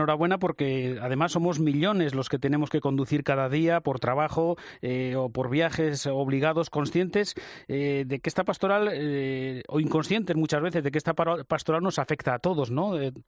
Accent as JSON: {"language": "Spanish", "country": "Spain", "said": "¿cómo somos los españoles?"}